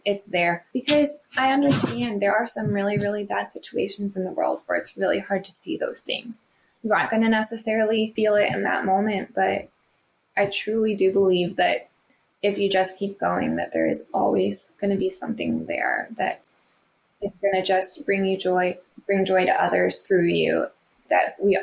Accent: St. Louis, Missouri, United States; And so I'm from the St. Louis area, and I love dogs.

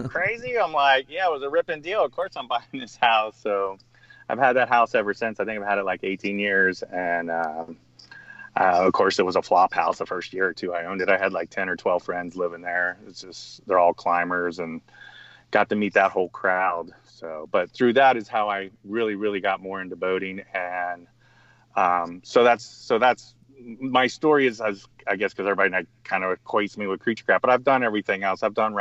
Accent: Cold Spring, Kentucky, United States; now in Moab, United States; So I moved from Cincinnati, Ohio, Northern Kentucky. Yeah. I'm from Northern Kentucky. I was born and raised in Cold Spring, Kentucky. So that's where I'm originally from.

